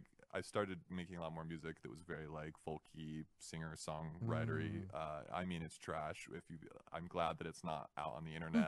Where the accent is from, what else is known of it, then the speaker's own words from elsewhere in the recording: Spanish Fork, Utah, United States; Yeah, it all makes sense now, you know, growing up in Spanish Fork and... I'm just returning to my true, authentic self.